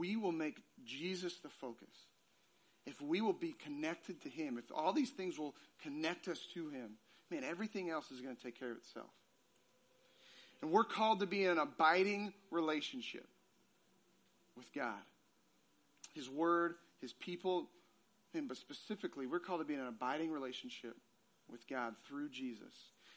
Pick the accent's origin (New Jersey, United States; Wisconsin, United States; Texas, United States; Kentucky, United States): Texas, United States; So I got a couple pictures from the Guadalupe River in my hometown.